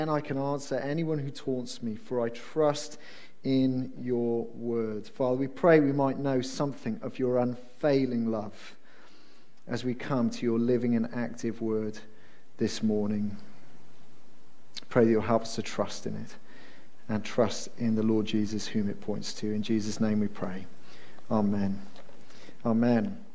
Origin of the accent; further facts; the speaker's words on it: Wales, United Kingdom; I am Welsh, for those who don't know, and one of the stories that is kind of coming up in my homeland